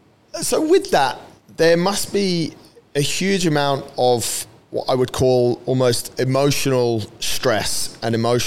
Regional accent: United Kingdom; traditionally, because we're British, we don't talk about money

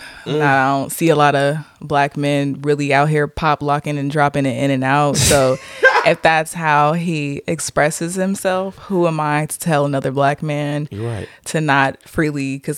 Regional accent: California, United States; I'm really from the Bay

